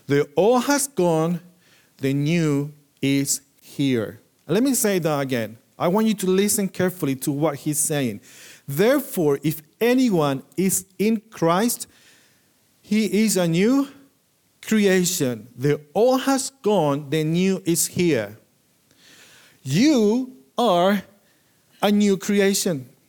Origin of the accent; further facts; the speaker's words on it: Chile; English is a second language; moved away; also born or lived in Spain; I come from Chile, I've been in Spain